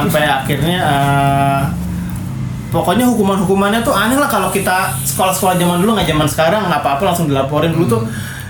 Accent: Lampung, Indonesia; Gua orang asli Lampung gua. Bokap gua tuh asli Lampung.

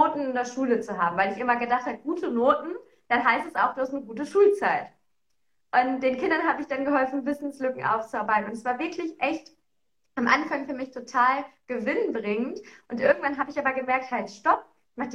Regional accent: North Rhine-Westphalia, Germany; Ich komme aus dem Ruhrgebiet

